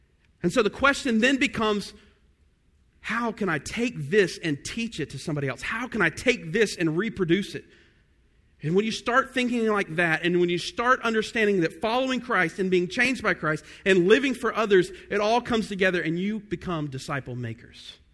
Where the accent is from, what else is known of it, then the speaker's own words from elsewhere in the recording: Georgia, United States; I remember when I was growing up in Georgia as a kid